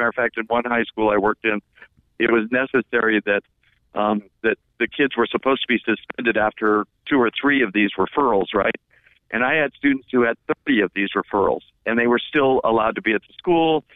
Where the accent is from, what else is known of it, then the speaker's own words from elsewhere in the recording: Wyoming, United States; And I'm originally from Wyoming, so I'm really shocked that Wyoming would do such a thing.